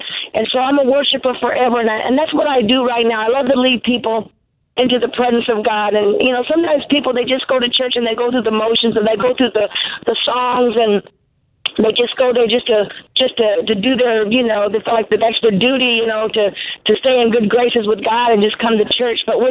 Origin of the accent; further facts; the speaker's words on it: Normal, Illinois, United States; born there; Well, I was born in Normal, Illinois. Some people question if I'm normal, but I was born in the city of Normal, Illinois